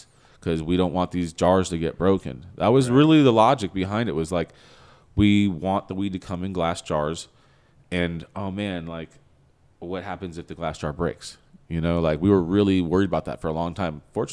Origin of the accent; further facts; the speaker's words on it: San Fernando Valley, California, United States; like I grew up in the San Fernando Valley. I went to Humboldt because I wanted to go to where the best weed was for college.